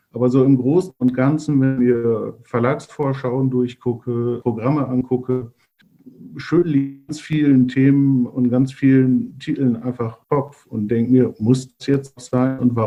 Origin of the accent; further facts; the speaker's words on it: Leer, Lower Saxony, Germany; Ausbildung gemacht zum Sortimentsbuchhändler in meiner Heimatstadt Leer